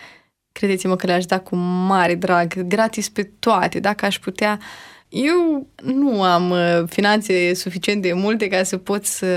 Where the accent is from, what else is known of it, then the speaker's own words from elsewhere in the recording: Romania; eu îmi iubesc țara și sunt mândră că sunt româncă și consider că poți să faci absolut orice aici, în România.